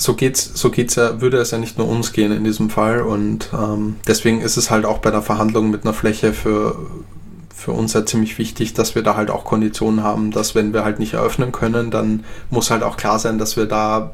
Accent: Graz, Styria, Austria; Ich komme zum Beispiel ursprünglich aus Österreich, und aus Graz, wo ich herkomme

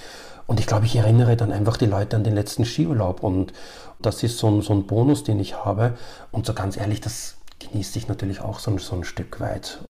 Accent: Vienna, Austria; now in Germany; ich lebe seit 20 Jahren ja in Deutschland und ich komme ursprünglich also aus Österreich, aus Wien, also aus der Hauptstadt, der einzigen großen Stadt in Österreich.

